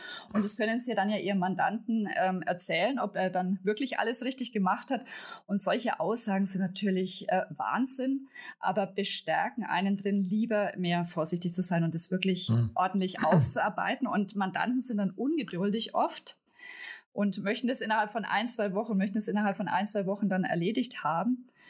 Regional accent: Bavaria, Germany; als Franke

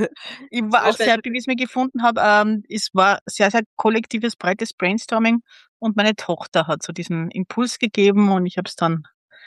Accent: Salzburg, Austria; wo ich herkomme, aus Salzburg

